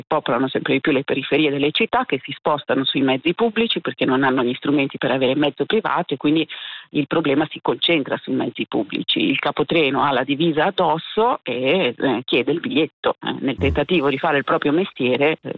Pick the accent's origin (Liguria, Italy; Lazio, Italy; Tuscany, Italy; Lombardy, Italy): Liguria, Italy; Genoa; born there; Genova Rivarolo è una stazione periferica dove io sono nata a Rivarolo